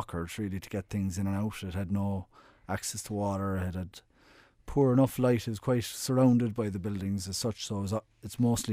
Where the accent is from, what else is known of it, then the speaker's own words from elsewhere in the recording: Bishopstone, England, United Kingdom; I grew up in Bishopstone, not too far from here.